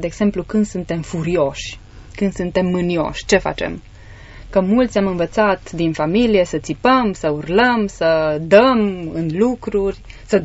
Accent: Romania; la noi, ca și cultură, ca și români

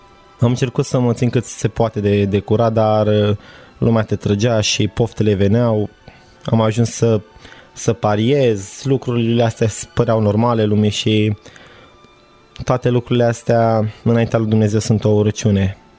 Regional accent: Sinaia, Prahova, Romania; moved away as an adult; now in Bucharest, Romania; sunt din Sinaia, m-am născut în Sinaia, momentan stau în București, am terminat facultatea de energetică, vârsta mea este de 24 de ani.

